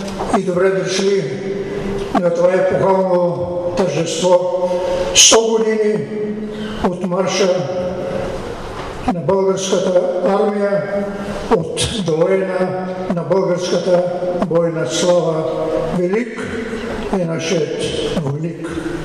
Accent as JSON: {"language": "Bulgarian", "town": "Kazanlak", "region": "Stara Zagora Province", "country": "Bulgaria", "said": "Аз съм от Казанлък, градът на 23-ти Шипченски полк"}